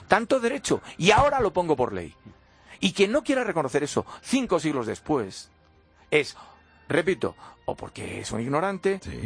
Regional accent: Badalona, Catalonia, Spain; Yo soy de Badalona

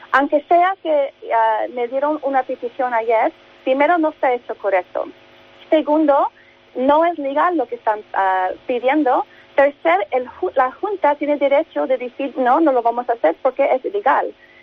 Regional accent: Spain; La gente no entiende que esta es mi tierra. Yo tengo derecho de estar en España

